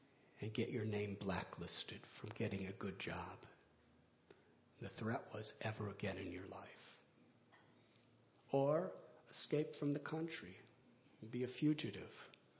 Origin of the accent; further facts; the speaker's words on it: Chicago, Illinois, United States; I was born in 1950 in Chicago. That means, some of you are well aware, I grew up in the 60s as a teenager, which were very turbulent times.